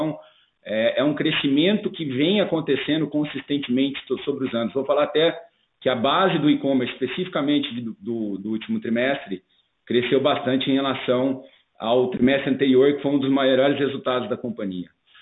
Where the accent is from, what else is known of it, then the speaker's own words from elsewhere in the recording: Brazil; como cidadão, como brasileiro, muito entristecido com tudo que aconteceu